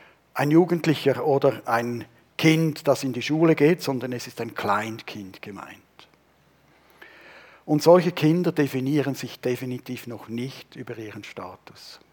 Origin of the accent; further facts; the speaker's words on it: Switzerland; Und wir haben ja das in den vergangenen Monaten ein bisschen auch als Schweizer erlebt